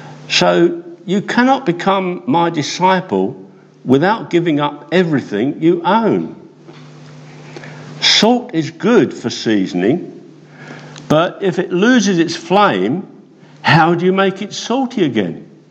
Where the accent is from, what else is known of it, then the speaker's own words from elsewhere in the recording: Eastbourne, South East England, United Kingdom; We're from Eastbourne. Phil and I, we're both retired.